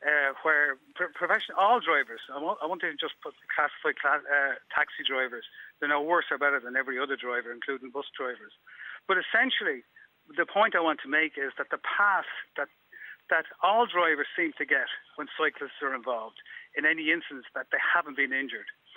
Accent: Ireland; we're Irish.

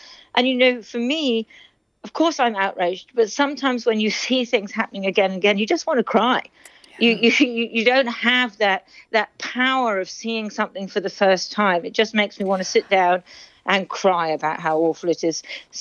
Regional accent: United Kingdom; we're quite happy to be British

